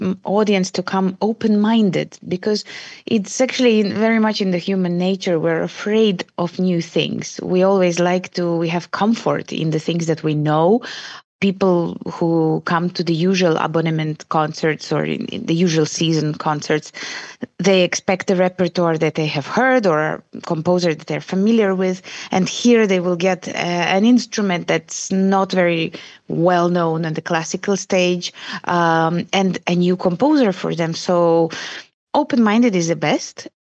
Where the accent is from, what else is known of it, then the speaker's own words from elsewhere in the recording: Latvia; I'm from Latvia